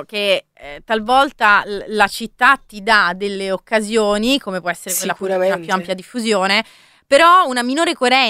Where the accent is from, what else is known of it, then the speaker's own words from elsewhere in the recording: Rome, Lazio, Italy; io da romana cerco di ridurre il raddoppiamento